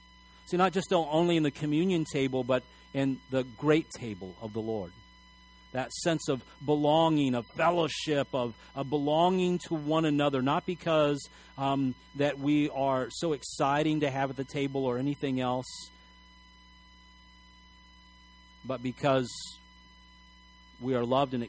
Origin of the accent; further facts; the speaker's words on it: El Paso, Texas, United States; In fact, in my hometown of El Paso, Texas, there's a famous mayor from the 1930s.